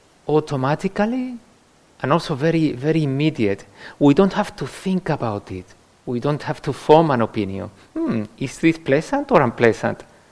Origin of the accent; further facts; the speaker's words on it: Andalusia, Spain; English is a second language; For example, I grew up in Andalusia, and that's quite dry and arid.